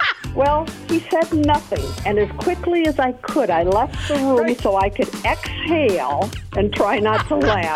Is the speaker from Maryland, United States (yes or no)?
no; Janesville, Wisconsin, United States; I'm from Janesville.